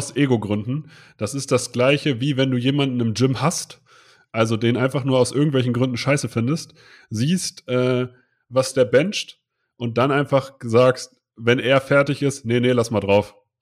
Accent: Hildesheim, Lower Saxony, Germany; da war ich der Typ, der aus dem Norden gekommen bin, aus Hildesheim.

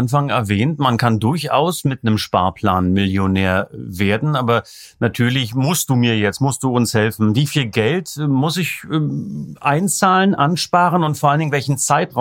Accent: East Germany, Germany; Wie du weißt, bin ich im Osten groß geworden

